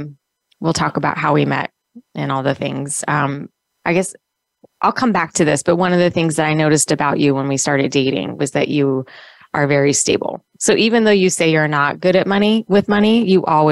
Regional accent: North Las Vegas, Nevada, United States; So Jimmy and I grew up in different sides of the city. I grew up in North Las Vegas area, and he grew up in Henderson, which at that time were like worlds apart.

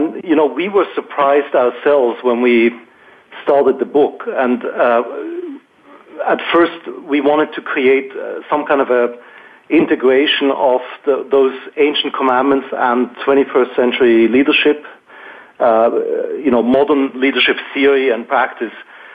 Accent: Switzerland; I was brought up secular in Switzerland, but I am Jewish. My mother is Jewish.

